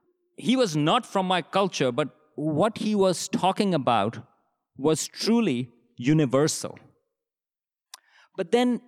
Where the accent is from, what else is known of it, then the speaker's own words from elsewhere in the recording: Pakistan; I grew up in Pakistan in the 70s and 80s.